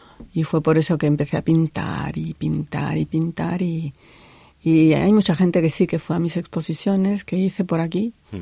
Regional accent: Sonora, Mexico; now in Ribadeo, Spain; Yo soy mexicana, soy de Sonora.

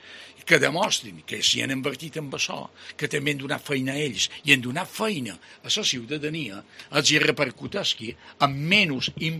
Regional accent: Balearic Islands, Spain; orgullo ser balear

